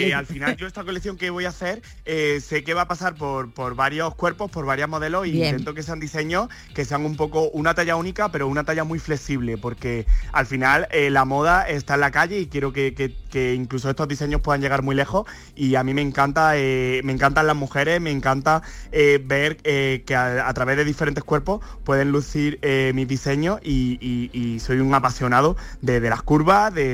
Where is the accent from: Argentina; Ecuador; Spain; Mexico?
Spain; Córdoba, Andalusia; yo como diseñador cordobés